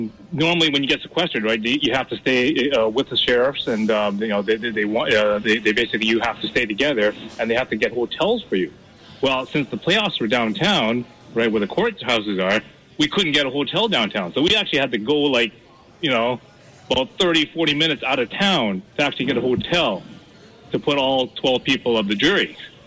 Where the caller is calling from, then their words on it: Vancouver, British Columbia, Canada; I'm just phoned from Vancouver, Canada here.